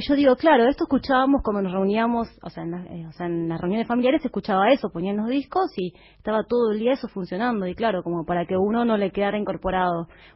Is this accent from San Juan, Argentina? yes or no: no; Buenos Aires, Argentina; born there; Yo nací en Capital Federal.